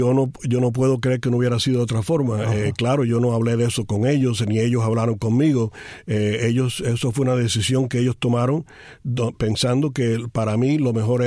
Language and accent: Spanish; Cuba; now in United States; pudieron hacer los arreglos necesarios para que yo saliera de Cuba en ese tiempo.